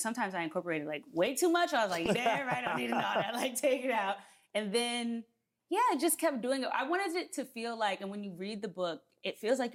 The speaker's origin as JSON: {"language": "English", "region": "New Jersey", "country": "United States", "tie": "born or raised there", "said": "I was in my hometown in Jersey. I went to the library that I used to go to as a kid every single day"}